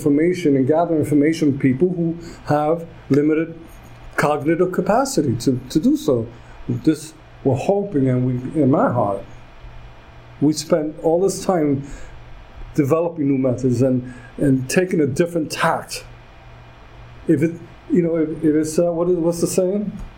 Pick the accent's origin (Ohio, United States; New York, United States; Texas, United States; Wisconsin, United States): New York, United States; Brooklyn; I was born in a public hospital in the Bronx. I was raised in Brooklyn, and we only went to public hospitals.